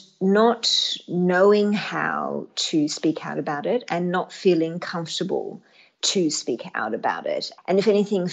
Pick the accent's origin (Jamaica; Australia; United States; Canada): Australia; because I'm Australian